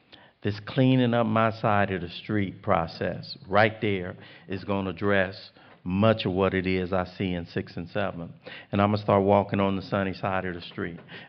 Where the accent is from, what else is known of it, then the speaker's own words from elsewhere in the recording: Watts, California, United States; I'm from Watts. I don't cry.